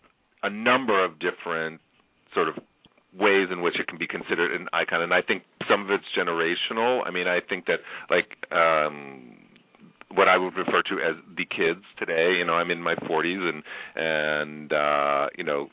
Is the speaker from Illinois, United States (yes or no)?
yes; Illinois, United States; I grew up outside Chicago, and I know that my 16-year-old nephew must have been jumping up